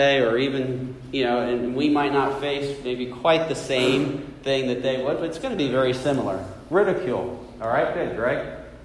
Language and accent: English; New Jersey, United States; also born or lived in Indiana; let's say I grew up in New Jersey, lived in Indiana during college, and then came here.